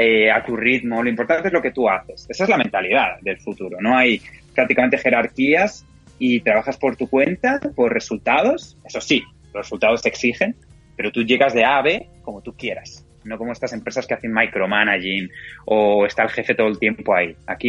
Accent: Madrid, Community of Madrid, Spain; also born or lived in London; Estaba en Dublín, en Irlanda, y vine, y es donde estoy los últimos 4 horas y media, pero bueno, como habréis notado fácilmente, soy español de Madrid, exacto.

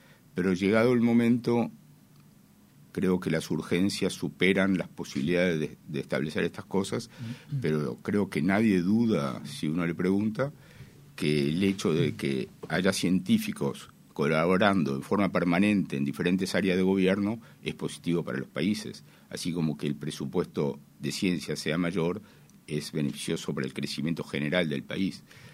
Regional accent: Uruguay; fue un gran honor como uruguayo, como médico uruguayo

